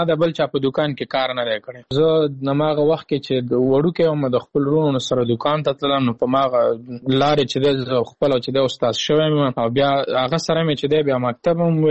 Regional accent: Afghanistan; ځکه عموما موږ په افغانستان داسې یو مملکت دی چې موږ یوازې په تعلیم باندې چې دی تکیه نشو کولی

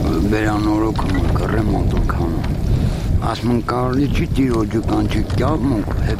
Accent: Yerevan, Armenia; ես իմ Երևանից եմ ջան

